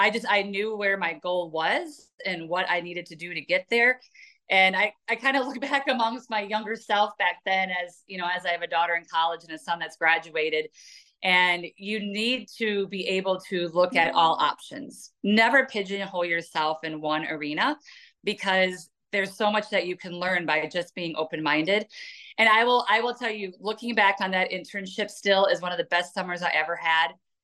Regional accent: Janesville, Wisconsin, United States; So I grew up in Janesville, Wisconsin, and I was blessed that I lived out in the country. We had a small horse farm.

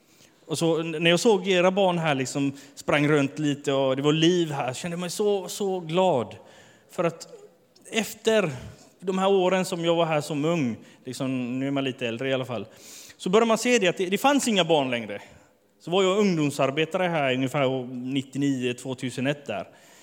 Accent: Sweden; Jag är alltså född och uppvuxen i Sverige. Så jag är, reser runt med svensk pass gör jag i alla fall.

